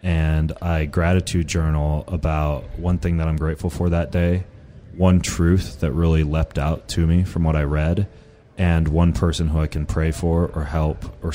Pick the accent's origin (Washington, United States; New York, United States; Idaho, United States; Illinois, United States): Idaho, United States; Lewiston; I grew up in Lewiston, Idaho.